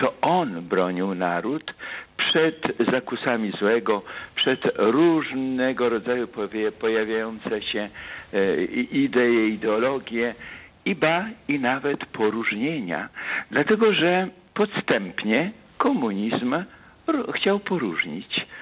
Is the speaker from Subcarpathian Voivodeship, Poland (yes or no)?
no; Augustów, Podlaskie Voivodeship, Poland; I pamiętam go bardzo dobrze, jako że pochodzę z Augustowa.